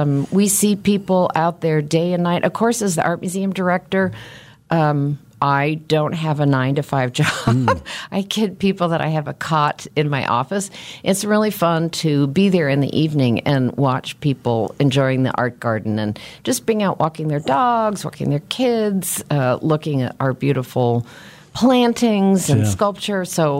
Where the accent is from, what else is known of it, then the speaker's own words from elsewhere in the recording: West Coast, United States; You know, I'm one of those Americans that moved growing up and moved as an adult, but I am a West Coast person, and I discovered that when I lived on the East Coast for 8 years.